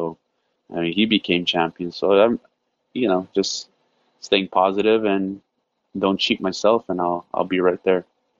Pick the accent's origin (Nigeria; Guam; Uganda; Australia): Guam; other than defending myself growing up, you know, growing up in Guam